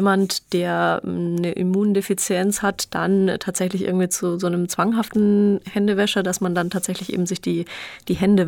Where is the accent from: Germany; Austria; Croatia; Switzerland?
Germany; Ich meine, wir als Deutsche müssen ja da sowieso super vorsichtig sein